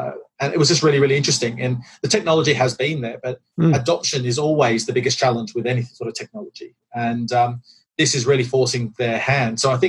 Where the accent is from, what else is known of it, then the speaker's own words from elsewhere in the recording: Australia; me being an Aussie, I've been calling people in Australia.